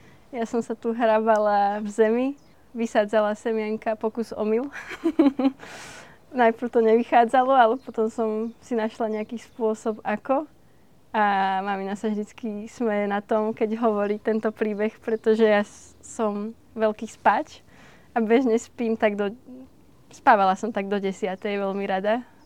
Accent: Piešťany, Trnava Region, Slovakia; lebo pochádzame z mesta, z Piešťan.

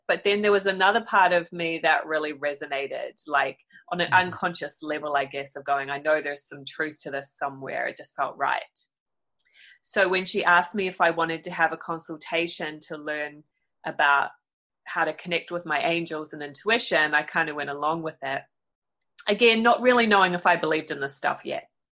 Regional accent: New Zealand; now in United States; So I am from New Zealand originally. I do now live in the United States.

